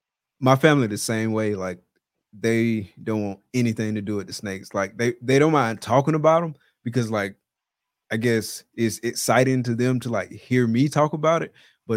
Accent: the South, United States; We grew up in the South.

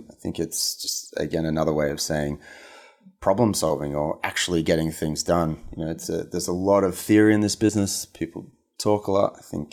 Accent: Australia; a school in New York in the States. We're both Australian, and that's where we were living at the time.

